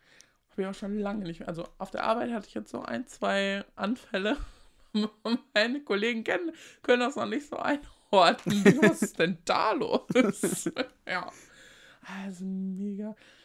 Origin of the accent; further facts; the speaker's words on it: Großenrode, Lower Saxony, Germany; also ich bin ja richtig auf dem Dorf aufgewachsen. Also Großenrode, ich weiß gar nicht, wie viele Leute wir haben. 300, 350 Einwohner. Das ist halt so richtig Dorf.